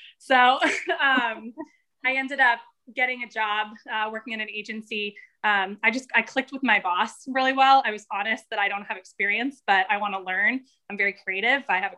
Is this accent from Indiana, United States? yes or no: yes; Indiana, United States; also born or lived in New York / Florida / Maryland; I was born in New York and then we lived in Florida. I grew up like for 10 years in Indiana, right outside of Indianapolis. And then we moved to Maryland. So I did half of high school in Maryland and then I stayed there for college.